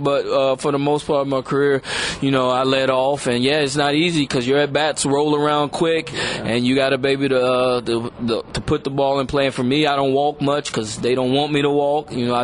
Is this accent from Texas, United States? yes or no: no; Louisiana, United States; I was a real big baseball fan. My dad was a baseball fan, and I had an older brother that played, so we definitely grew up.